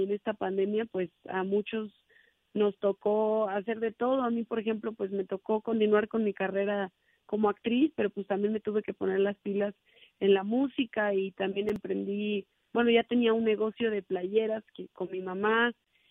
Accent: Mexico; yo quise ponerle mis raíces, que soy mexicana

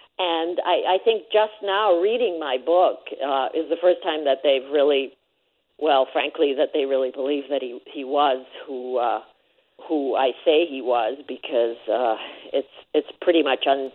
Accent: Budapest, Hungary; My father was AP when I was a small child growing up in Budapest in the 50s.

